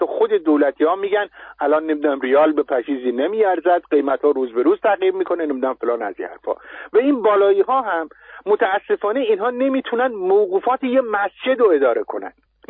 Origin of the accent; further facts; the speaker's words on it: Mazandaran, Iran; الان من خب اصولا از مازندرانم دیگه، درست؟